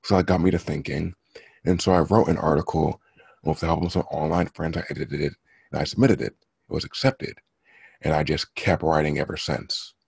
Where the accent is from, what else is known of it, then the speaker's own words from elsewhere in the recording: New Jersey, United States; also born or lived in Paterson; Just raised there. I was born specifically in Patterson.